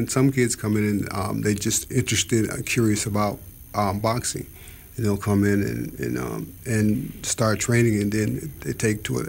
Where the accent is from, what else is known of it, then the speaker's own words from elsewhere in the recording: Florida, United States; growing up in South Florida, how boxing kept me from getting deep involved in the streets